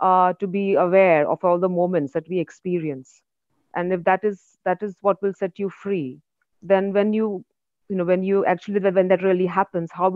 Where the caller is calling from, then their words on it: London, United Kingdom; I'm calling you from London right now. It's about 7 in the morning.